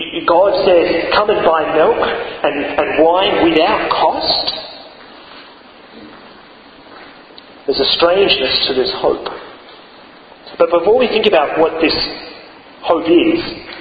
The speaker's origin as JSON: {"language": "English", "country": "United States", "said": "As an American, in the last election, for better or for worse, I voted for Barack Obama."}